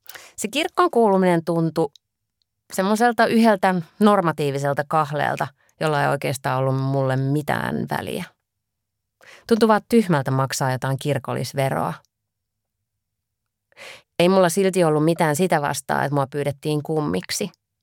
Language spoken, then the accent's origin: Finnish; Imatra, South Karelia, Finland; Meillä Imatralla muuten siihen aikaan puhuttiin uskoon tulemisesta poksahtamisena.